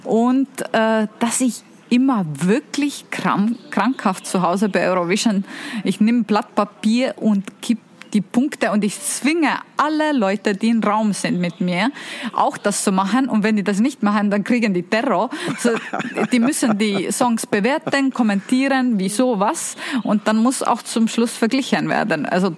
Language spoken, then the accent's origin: German; Tartu, Tartu County, Estonia; born there; German is a second language; der Town Tartu, wo ich geboren bin. Da gibt es den ältesten Universität